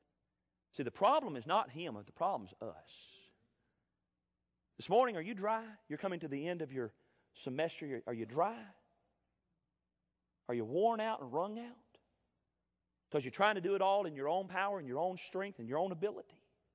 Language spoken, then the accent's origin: English; Tennessee, United States; as I was growing up in West Tennessee.